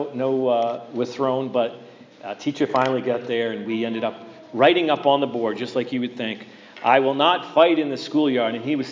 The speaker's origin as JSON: {"language": "English", "town": "Worcester", "region": "Massachusetts", "country": "United States", "tie": "born or raised there", "said": "And when I was young, I grew up in Worcester and I grew up at Nelson Place Elementary School."}